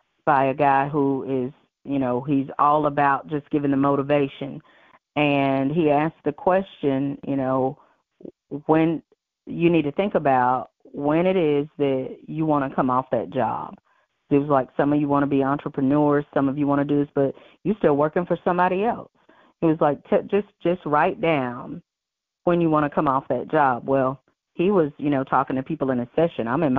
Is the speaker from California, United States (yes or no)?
no; Aiken, South Carolina, United States; Well, I am from Aiken, South Carolina, and I hail from the little area we call Petticoat Junction.